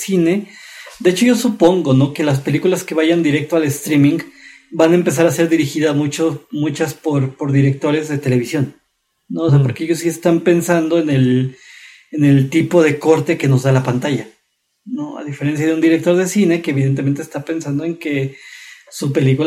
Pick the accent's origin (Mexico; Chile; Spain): Mexico; como mexicano lo pienso